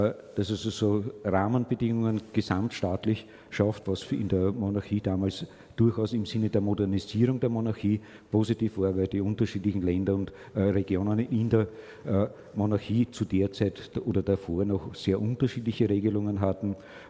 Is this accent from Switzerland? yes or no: no; Austria; Da sind wir als Österreicher relativ früh dran